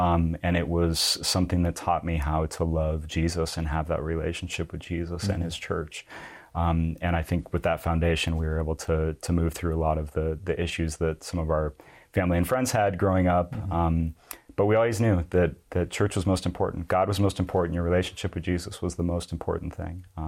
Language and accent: English; Las Vegas, Nevada, United States; So that's where a lot of my upbringing came from, was in the Southwest. So I grew up in Las Vegas, Nevada